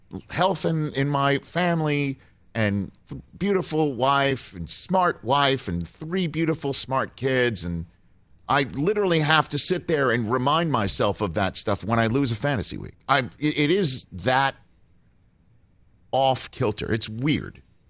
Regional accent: Staten Island, New York, United States; My hometown of Staten Island, New York.

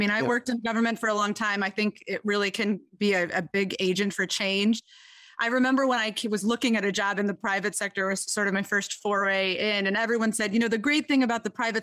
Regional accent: Detroit, Michigan, United States; So I am from Detroit, Michigan, and I have always been inspired.

